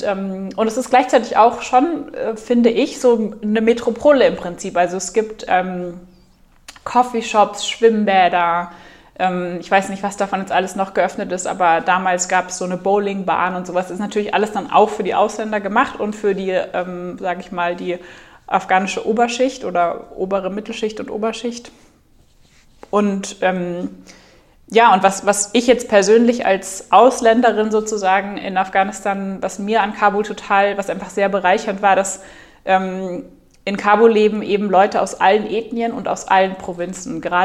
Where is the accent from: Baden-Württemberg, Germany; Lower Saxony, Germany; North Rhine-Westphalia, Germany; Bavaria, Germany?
Bavaria, Germany; Also ich komme aus Bayern, ich kenne Berge sehr, sehr gut